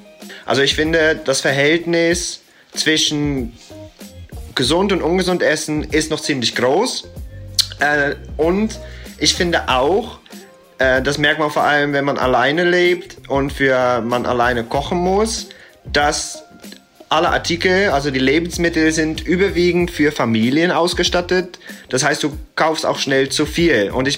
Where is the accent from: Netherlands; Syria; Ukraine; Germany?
Netherlands; Holland, weil es halt meine Heimat ist.